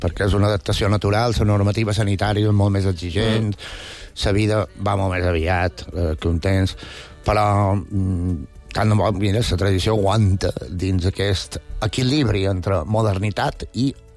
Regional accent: Palma, Balearic Islands, Spain; jo que som de Palma

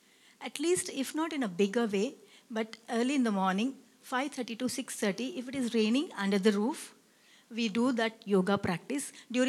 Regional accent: Hyderabad, Telangana, India; So I'm from Hyderabad. I'm a professor representing Amjad Ali Khan College of Business Management, India.

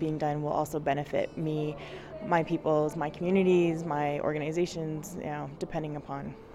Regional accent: Ontario, Canada; I am Cree from the Mushkegwak Territory in James Bay, Northern Ontario, in Canada.

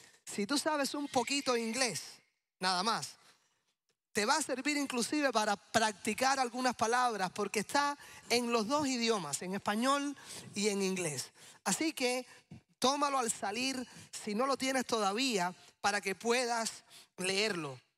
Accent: Havana, Cuba; moved away; soy originalmente de Cuba. Nací en La Habana y los últimos 8 años antes de venir aquí en el 2019, mi familia y yo vivimos a una cuadra de uno de los lugares más céntricos de la capital, de La Habana, que es el Capitolio.

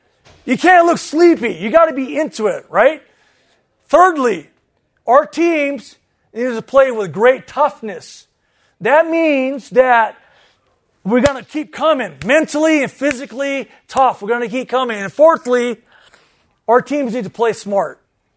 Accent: California, United States; I'm from Southern California.

